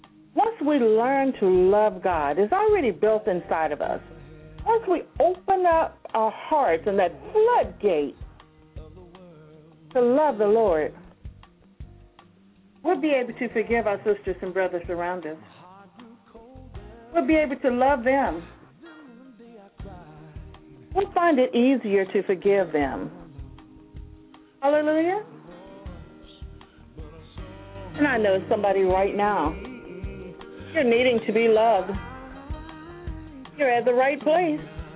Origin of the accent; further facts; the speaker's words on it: San Antonio, Texas, United States; I come to you from San Antonio, Texas, as your host